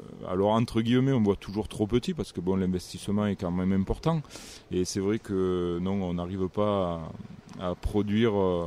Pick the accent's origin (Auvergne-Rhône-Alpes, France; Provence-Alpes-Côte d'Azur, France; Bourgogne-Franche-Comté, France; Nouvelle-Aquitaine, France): Provence-Alpes-Côte d'Azur, France; Arles; c'est vrai que je viens d'une région où on est vachement attaché aux traditions, hein, puisque je viens de Arles, la Camargue, les Arlésiennes, les taureaux, les chevaux.